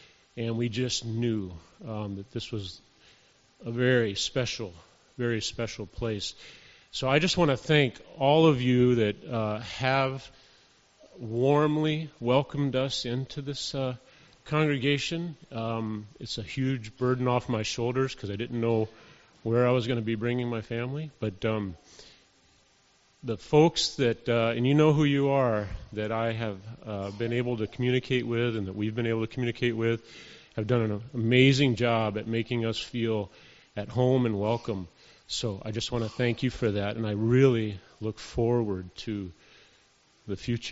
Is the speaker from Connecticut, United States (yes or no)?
no; Florida, United States; And I'm from Florida. I'm not from Minnesota.